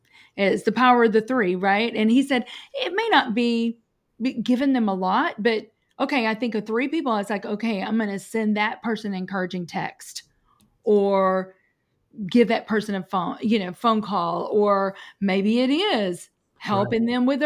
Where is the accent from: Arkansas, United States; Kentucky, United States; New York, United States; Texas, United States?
Kentucky, United States; Paducah; moved away as an adult; now in St. Louis, United States; we're from Paducah, but moved here 41 years ago with McDonnell Douglas.